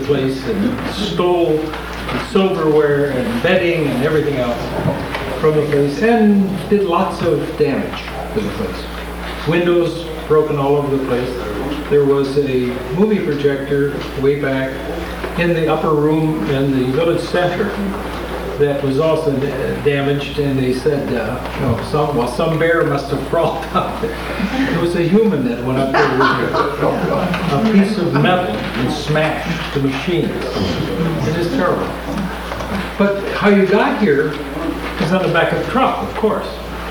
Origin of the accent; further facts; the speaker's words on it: Tacoma, Washington, United States; from Tacoma, Washington.